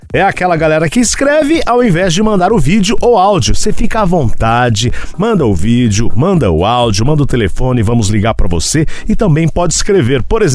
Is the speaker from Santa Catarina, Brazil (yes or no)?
no; Belo Horizonte, Minas Gerais, Brazil; tenho 23 anos, sou de Beautiful Horizon.